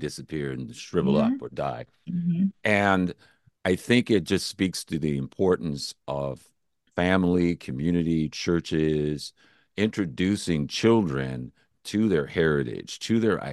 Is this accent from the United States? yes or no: yes; Los Angeles, California, United States; I remember the Watts riots because I grew up in Los Angeles